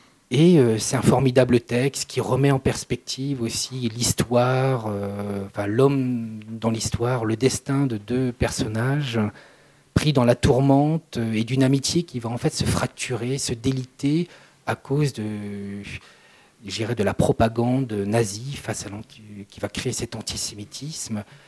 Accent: Brittany, France; parce que je suis originaire de Bretagne.

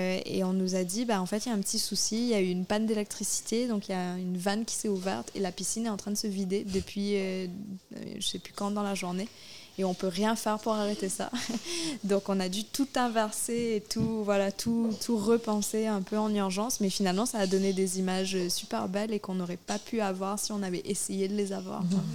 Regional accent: Mauritius; à l'île Maurice d'où je viens, on a la chance d'avoir plusieurs langues comme langue maternelle. Moi, ma langue maternelle, c'est le français, mais j'ai aussi grandi avec le créole mauricien et avec l'anglais.

